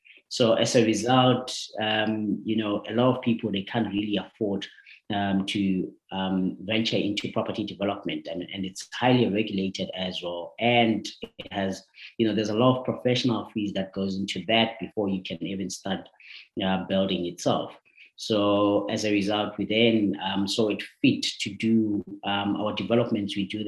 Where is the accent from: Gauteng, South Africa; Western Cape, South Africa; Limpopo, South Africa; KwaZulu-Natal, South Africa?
Gauteng, South Africa; Tembisa; I grew up in Tembisa at a squatter camp called Emma de la Wofa, arguably the most poverty-stricken part of Tembisa. I was raised by a single parent.